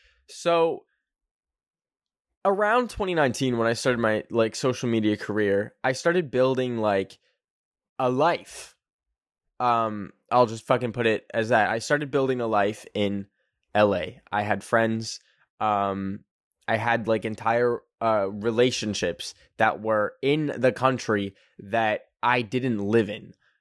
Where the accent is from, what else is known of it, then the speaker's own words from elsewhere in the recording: Canada; And I am a Canadian. I am not an American.